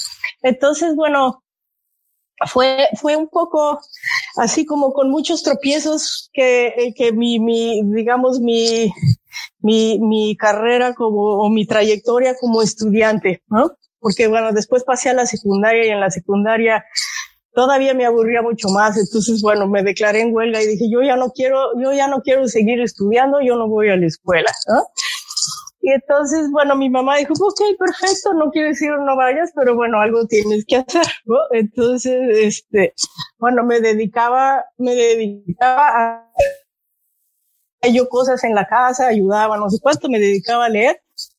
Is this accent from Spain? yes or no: no; Mexico City, Mexico; moved away as an adult; also born or lived in United Kingdom; now in Boston, United States; soy originaria de la Ciudad de México. Llevo 26 años fuera. Mis primeros 8 años los pasé en el Reino Unido haciendo estudios de posgrado y después me cambié para acá a Boston y Boston en Estados Unidos y llevo 18 años aquí, ¿no?